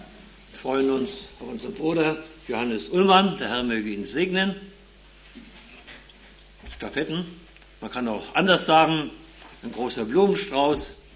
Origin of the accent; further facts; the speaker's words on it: Saxony, Germany; Ich komme aus dem Osten, aus dem Erzgebirge, bin verheiratet, 57 Jahre alt und gehöre der Methodistenkirche an. Eigentlich von Haus aus entstamme ich der lutherischen Kirche.